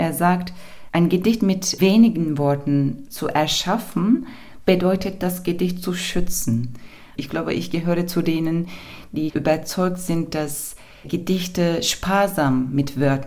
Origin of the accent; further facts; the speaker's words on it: Turkey; Ich komme aus der Türkei. Nur als eine Frau in der Türkei zu leben, ist eine politische Sache.